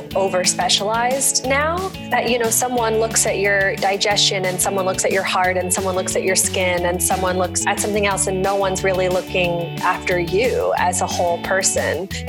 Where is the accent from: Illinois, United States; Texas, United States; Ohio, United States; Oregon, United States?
Texas, United States; Dallas; born there; now in New York City, United States; I was born in Dallas, Texas, but didn't live there for long. I live in New York City now in Brooklyn.